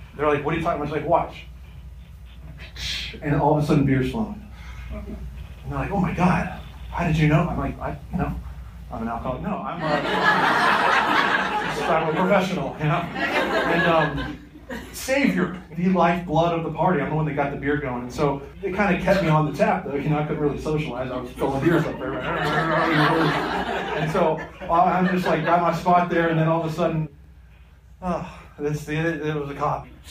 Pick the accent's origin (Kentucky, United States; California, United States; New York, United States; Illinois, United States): Kentucky, United States; I'm from Kentucky.